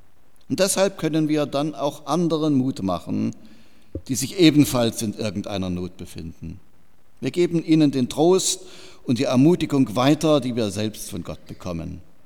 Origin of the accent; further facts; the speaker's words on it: Pößneck, Thuringia, Germany; Lebendige Christen der landeskirchlichen Gemeinschaft in Pößneck, meiner alten Heimat.